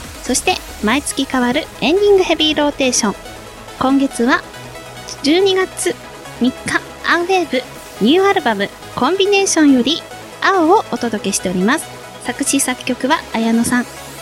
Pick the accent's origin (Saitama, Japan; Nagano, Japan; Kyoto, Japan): Nagano, Japan; 私、長野出身なんで。